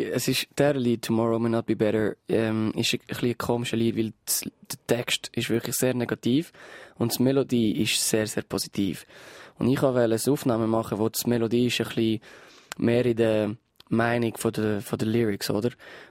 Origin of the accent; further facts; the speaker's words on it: Lausanne, Vaud, Switzerland; German is a second language; Ja, weil wir sind in Lausanne aufgewachsen